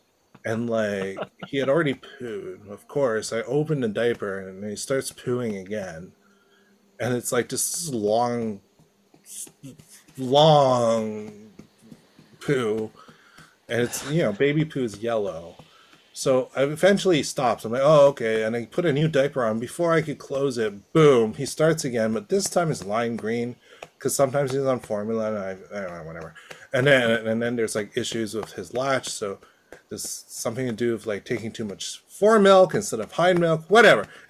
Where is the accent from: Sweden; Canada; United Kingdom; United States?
Canada; Toronto, Ontario; and I'm from Toronto